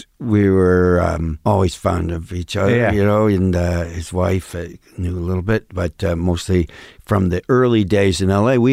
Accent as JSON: {"language": "English", "region": "New York", "country": "United States", "lives_now": "Los Angeles, United States", "said": "You know, I'm from Western New York State originally, and it was cold climate"}